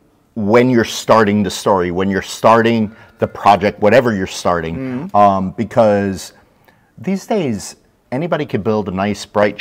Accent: Fort Lauderdale, Florida, United States; And so I grew up in Fort Lauderdale, and I grew up cruising, so I know the type of travel

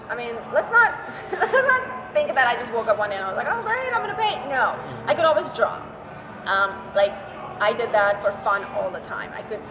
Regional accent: India; We had paintings all over our home growing up in India.

